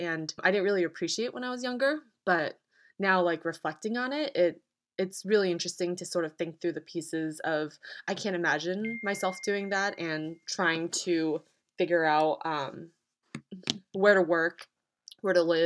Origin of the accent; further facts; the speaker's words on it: Manchester, Connecticut, United States; I grew up in Manchester, Connecticut, was predominantly white.